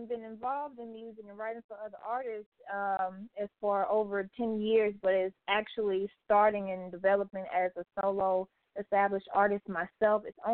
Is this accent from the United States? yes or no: yes; Houston, Texas, United States; I am from Houston, Texas, originally.